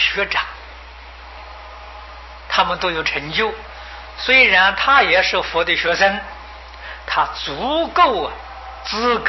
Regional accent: China; 佛就是完人，就是我们中国人讲的圣人，菩萨就是中国人讲的贤人

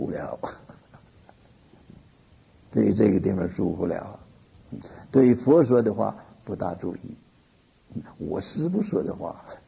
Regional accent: China; 这个佛这个字，印度话叫做佛陀耶啊。我们中国人，我们汉人呢，欢喜略，就是陀耶两个音不要了

